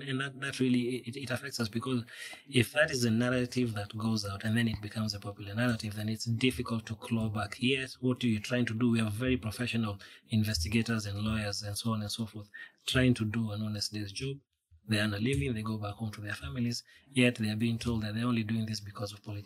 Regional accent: Rift Valley, Kenya; You know, I'm from Rift Valley myself

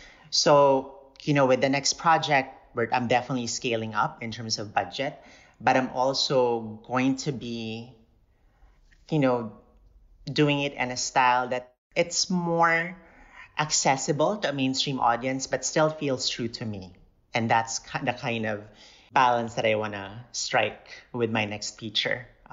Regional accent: Cebu, Central Visayas, Philippines; So I was born and raised in Cebu. I was an only child and my mom raised me by herself. And I went to Filipino-Chinese schools from nursery.

